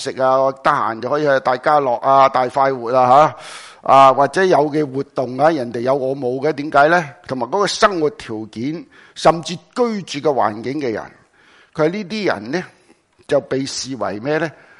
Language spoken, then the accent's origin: Cantonese; China; 所以我哋中国人都讲啊，